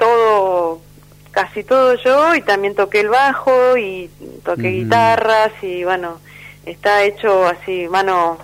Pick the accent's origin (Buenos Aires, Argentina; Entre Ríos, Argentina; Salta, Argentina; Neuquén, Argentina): Buenos Aires, Argentina; born there; now in San Isidro, Argentina; Yo nací en Capital, pero vivo en San Isidro hace ya 10 años